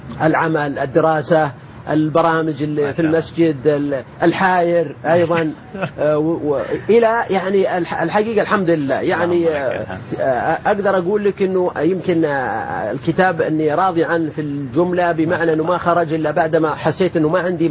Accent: Buraydah, Al-Qassim, Saudi Arabia; كتبت في مقال أنا سميته بين قوسين الجمشة، هذا يعني اسم الدلع عندنا البريدة

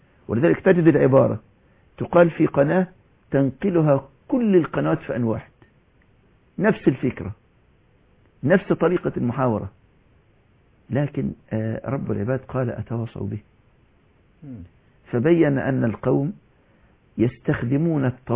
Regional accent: Egypt; حتى أنني كنت في ذور الحضور أكثر من عندنا في مصر

